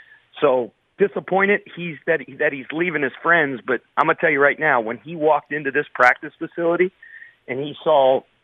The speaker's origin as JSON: {"language": "English", "town": "Cincinnati", "region": "Ohio", "country": "United States", "said": "but I'm from Cincinnati, right? The 513."}